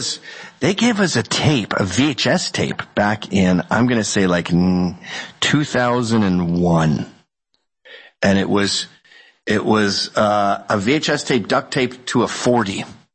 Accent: Scotland, United Kingdom; I'm Scottish.

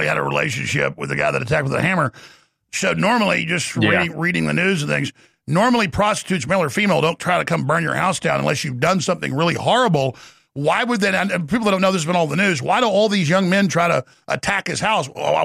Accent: Texas, United States; accent: Texas; I'll do it in my real Texas accent.

